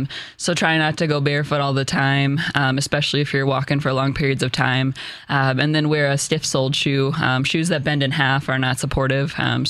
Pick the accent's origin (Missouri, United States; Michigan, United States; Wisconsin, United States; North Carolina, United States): Wisconsin, United States; Knapp; moved away as an adult; up in a small town in kind of western central Wisconsin. The name is Knapp, but I tell people that I'm from Menominee because that's a bigger kind of adjacent town. And I grew up on a dairy farm there.